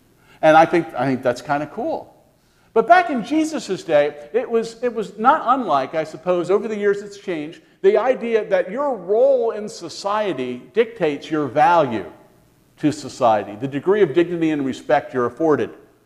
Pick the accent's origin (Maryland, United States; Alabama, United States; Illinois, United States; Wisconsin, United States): Maryland, United States; I'm from Maryland. It hurt my feelings, huh?